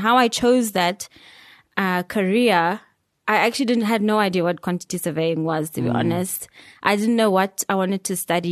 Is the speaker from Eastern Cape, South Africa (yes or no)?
no; Sekhukhune, Limpopo, South Africa; born and bred in Sekhukhune, Limpopo.